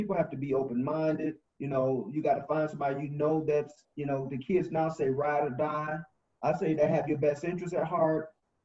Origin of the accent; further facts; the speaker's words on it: Chicago, Illinois, United States; I mean, I grew up in Englewood in Chicago. It's the south side part of the city, for those of you who are listening.